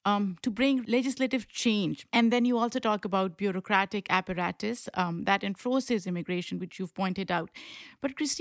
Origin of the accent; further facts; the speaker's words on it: Pakistan; now in United States; who did not grow up in the US, I grew up in Pakistan